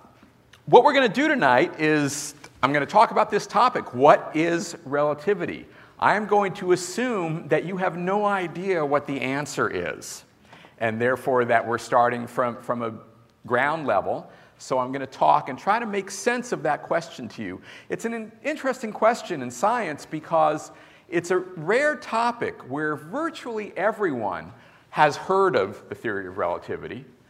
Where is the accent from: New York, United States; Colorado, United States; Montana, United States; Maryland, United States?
Colorado, United States; Boulder; And we had a pretty big crowd at the one I did in my hometown of Boulder, Colorado.